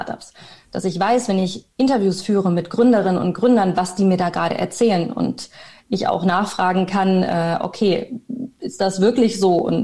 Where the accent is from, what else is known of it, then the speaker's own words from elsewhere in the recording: Bielefeld, North Rhine-Westphalia, Germany; now in Cologne, Germany; ich komme aus Bielefeld, bin ich dann mit 19 nach Köln gezogen